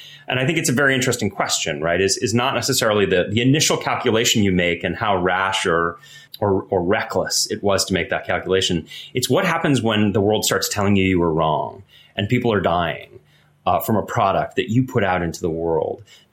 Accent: Boston, Massachusetts, United States; also born or lived in New York; I grew up in Boston, and after high school, I worked for a year before I took kind of a gap year before I went to college.

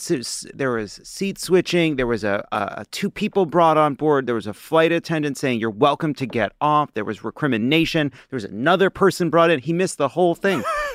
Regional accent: New York City, New York, United States; born there; I'm a New Yorker by birth and constitution, and it doesn't bring me any pleasure to say that a Courage bagel beats every bagel in New York City.

